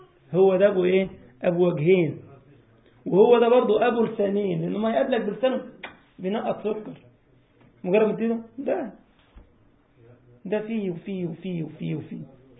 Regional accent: Egypt; كان في طفل عندنا في مصر

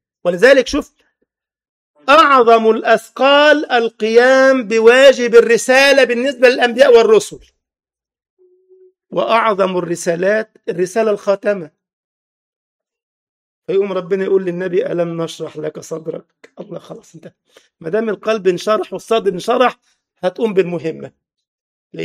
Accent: Egypt; كان زمان عندنا في مصر اغنيه كده بيقول لك

